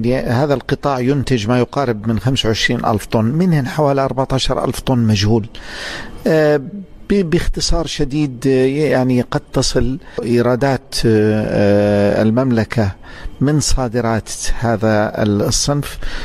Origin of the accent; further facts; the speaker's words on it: Jordan; وبدأنا نفكر نحن كمزارعين أردنيين ومعنيين بهذا الشأن